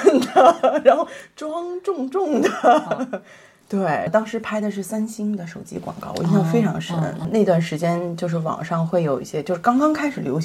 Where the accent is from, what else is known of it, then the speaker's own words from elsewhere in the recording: Beijing, China; 我本身是土生土长的北京大妞